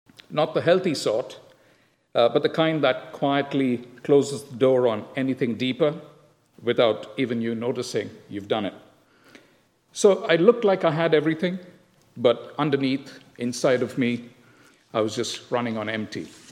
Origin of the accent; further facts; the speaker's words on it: Bangalore, Karnataka, India; I grew up in Bangalore, in the south of India, and I come from a Syrian Catholic background.